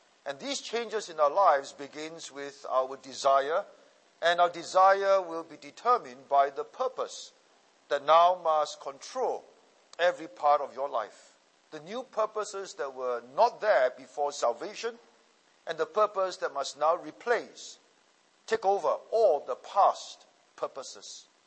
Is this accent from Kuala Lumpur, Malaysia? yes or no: no; Seremban, Negeri Sembilan, Malaysia; so we had a good life when we were growing up in Seremban.